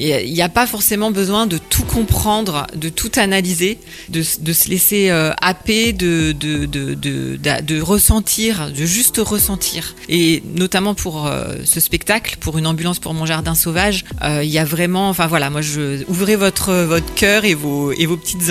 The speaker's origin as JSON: {"language": "French", "region": "Grand Est", "country": "France", "said": "donc je suis originaire des Ardennes"}